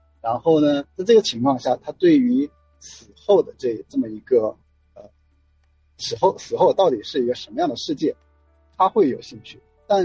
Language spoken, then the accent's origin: Chinese; China; 那我们中国人传统的想法就是死了就没了，对吧？